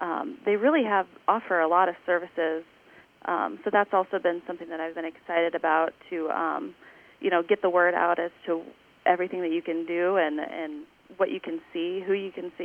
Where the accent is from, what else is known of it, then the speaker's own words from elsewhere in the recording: Polk City, Iowa, United States; now in Audubon, United States; I grew up in Polk City. I went to North Polk High School and then went to college up in Buena Vista in Storm Lake.